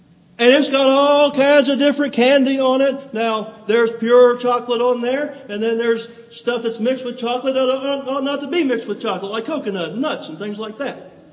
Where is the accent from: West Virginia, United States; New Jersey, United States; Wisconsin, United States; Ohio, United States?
West Virginia, United States; I grew up in West Virginia. As a little boy, you know, we didn't have cable TV.